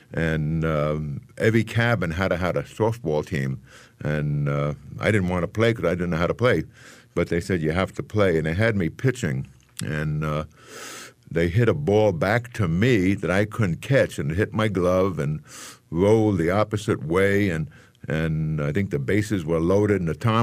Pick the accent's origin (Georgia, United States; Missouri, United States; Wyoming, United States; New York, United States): New York, United States; Bronx; also born or lived in Manhattan; I was born in the Bronx.